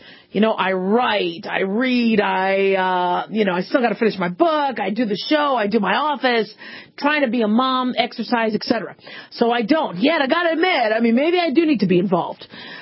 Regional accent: Phoenix, Arizona, United States; Now, I grew up in Phoenix, Arizona, and oh, yes, there were snakes, there were scorpions, there were black widows.

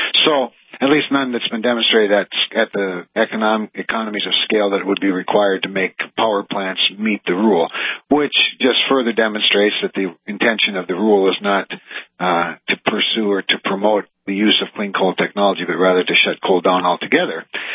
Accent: Kindred, North Dakota, United States; And never in my life, growing up in Kindred, North Dakota, did I think we'd have a president that would declare war on my daddy's job

